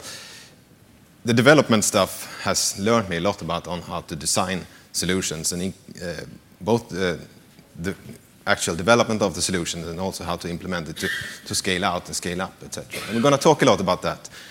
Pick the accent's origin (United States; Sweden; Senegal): Sweden; I'm from Sweden. I work for a consultant company there.